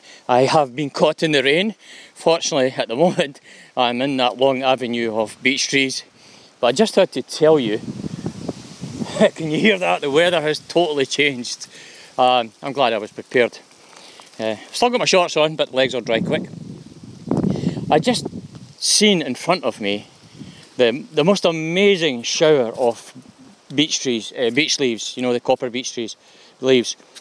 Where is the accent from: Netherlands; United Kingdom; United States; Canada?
United Kingdom; Bathgate, Scotland; the hidden treasures of my hometown, my home area. Being a Bathgate bairn, it's a bit shameful that I have neglected this particular duty.